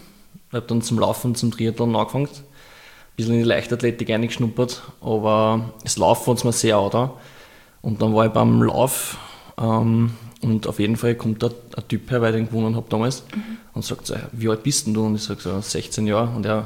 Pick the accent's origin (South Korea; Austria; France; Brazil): Austria; nein, ich bin Österreicher, ich rede kein, ich bin kein Russ